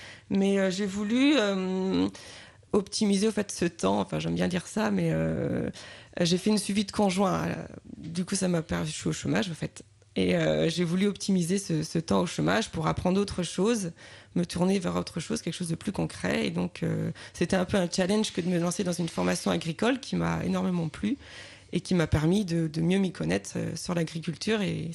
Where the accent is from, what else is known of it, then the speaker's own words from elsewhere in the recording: Saint-Malo, Brittany, France; now in Forcé, France; Je suis originaire de Saint-Malo.